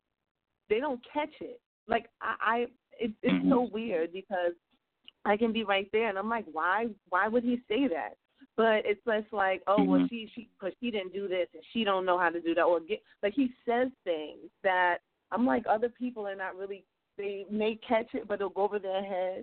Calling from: Queens, New York, United States; from Queens, New York.

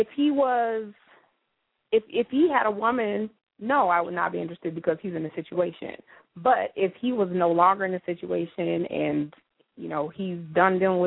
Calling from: Minneapolis, Minnesota, United States; I'm calling from Minneapolis.

